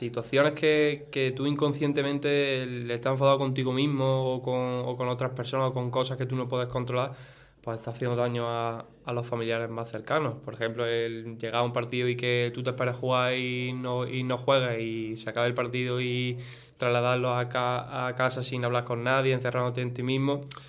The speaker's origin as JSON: {"language": "Spanish", "town": "Puente Genil", "region": "Andalusia", "country": "Spain", "tie": "born or raised there", "said": "siempre hemos estado ahí arriba con el Puente Genil, y yo firmé aquí también por ascender con el equipo de mi pueblo, ¿sabes?"}